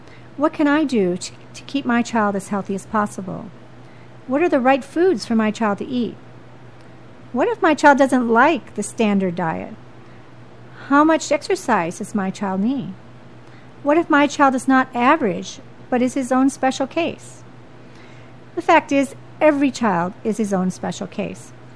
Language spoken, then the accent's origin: English; India; moved away as an adult; now in United States; I had been born and raised in India